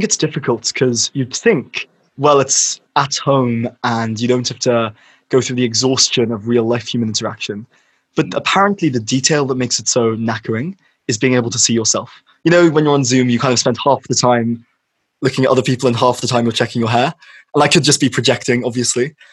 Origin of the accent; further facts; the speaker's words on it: London, United Kingdom; I'm actually from Notting Hill.